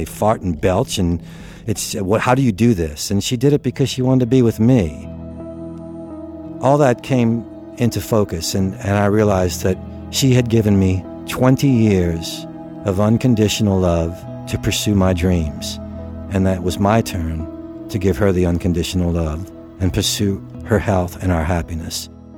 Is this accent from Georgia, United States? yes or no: no; New Orleans, Louisiana, United States; I'm from New Orleans, Louisiana.